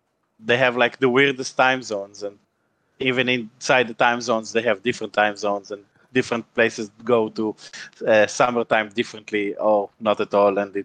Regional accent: United Kingdom; because we are British

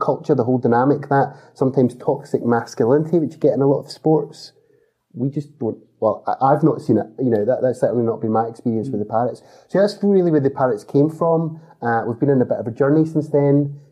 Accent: Cumbernauld, Scotland, United Kingdom; I grew up in Cumbernauld, but it was, you know, a hop, skip and a jump, or a quick car ride from Glasgow

